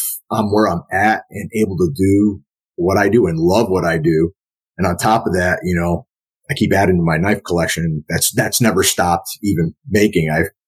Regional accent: Northeast, United States; I started off in Shaolin Kempo because we're from the Northeast.

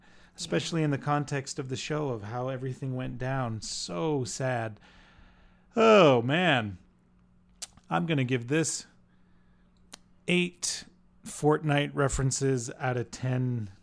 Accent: United States; born there; I was born in America, and as a red-blooded American, I say, nay, arranged marriages, no way, freedom first.

